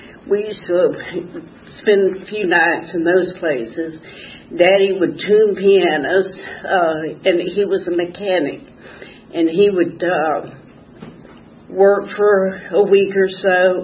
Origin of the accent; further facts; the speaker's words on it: Clovis, New Mexico, United States; born there; I was born in Clovis, New Mexico, got a lot of family